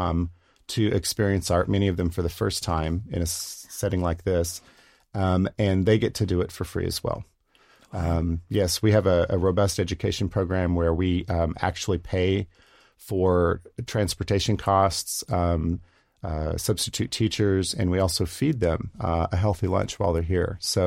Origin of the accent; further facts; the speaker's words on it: Fayetteville, Arkansas, United States; Well, I am actually originally from Fayetteville. Mm-hmm. So I am from Northwest Arkansas, born and raised.